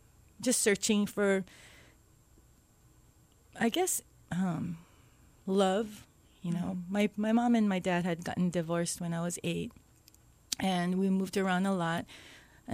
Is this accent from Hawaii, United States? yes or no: yes; Hawaii, United States; Grew up in Hawaii Kai, I grew up in Haleiwa, I grew up in Palolo, I grew up in Kahala as a child.